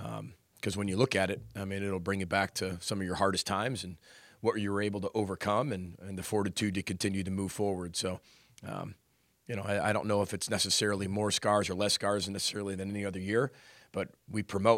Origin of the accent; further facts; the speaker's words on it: Illinois, United States; You know, growing up near Chicago, you know, you pick one or the other.